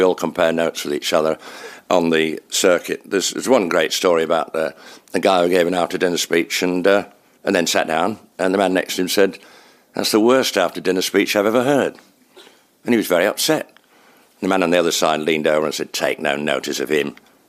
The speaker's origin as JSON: {"language": "English", "town": "Leeds", "region": "Yorkshire and the Humber", "country": "United Kingdom", "tie": "born there", "said": "But I was born in Leeds in 1900 and typing error."}